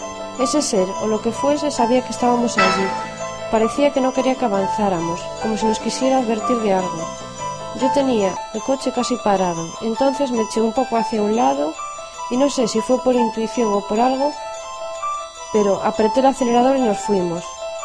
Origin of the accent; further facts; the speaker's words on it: Valladolid, Castile and León, Spain; Yo soy conductor, tengo 29 años y soy de Valladolid.